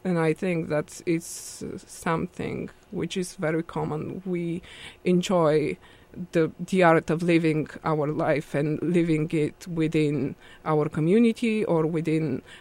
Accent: Strelcha, Plovdiv Province, Bulgaria; So I come from Strelce.

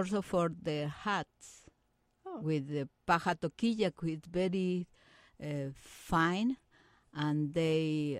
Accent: Lima, Peru; English is a second language; also born or lived in Catacaos; No, I grew up in Lima, but I born in the town in the north of Peru, in Catacaos.

